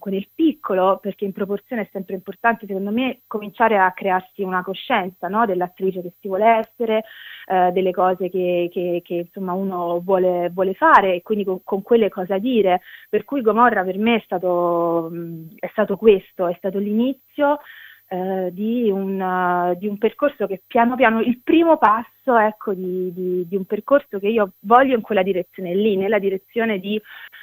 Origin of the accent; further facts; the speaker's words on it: Naples, Campania, Italy; da buona napoletana faccio le corna.